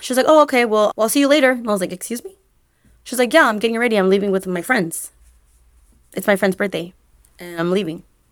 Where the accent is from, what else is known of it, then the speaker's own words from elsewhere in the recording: California, United States; I grew up in Coachella Valley, so I've been going to Coachella for a long time.